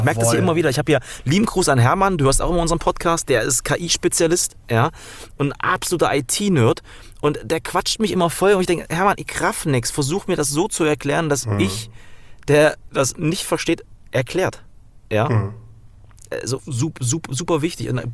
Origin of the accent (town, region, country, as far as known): Thuringia, Germany